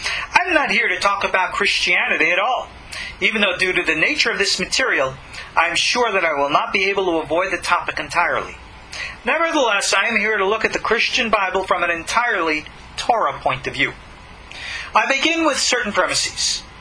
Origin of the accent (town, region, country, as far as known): New York, United States; born or raised there